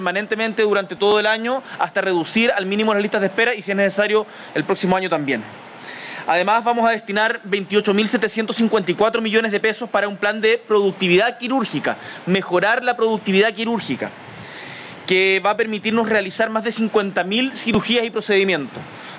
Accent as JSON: {"language": "Spanish", "country": "Chile", "said": "como chilenos, debemos sentirnos orgullosos"}